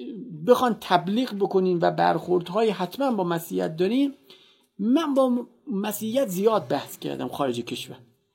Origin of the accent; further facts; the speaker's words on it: Iran; من ایرانی هستم، فارسی هم.